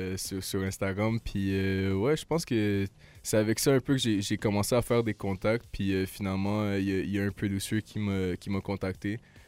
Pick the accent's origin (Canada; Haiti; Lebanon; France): Canada; Laval, Quebec; Ben, dans le fond, j'ai grandi à Laval.